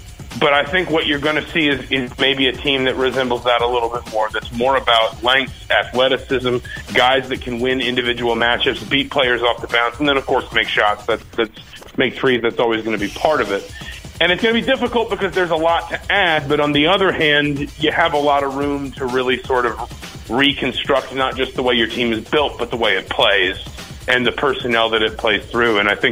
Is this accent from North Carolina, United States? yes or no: no; Atlanta, Georgia, United States; not just because I grew up in Atlanta